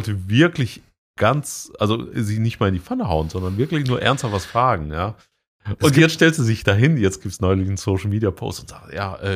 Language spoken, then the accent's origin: German; North Rhine-Westphalia, Germany; now in Berlin, Germany; Ich wohne da jetzt. Ich bin eigentlich in NRW groß geworden.